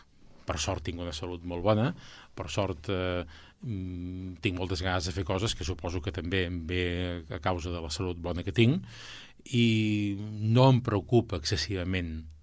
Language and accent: Catalan; Barcelona, Catalonia, Spain; born there; jo vaig néixer a Barcelona i m'he casat aquí a Castellà amb la Concepció Costa.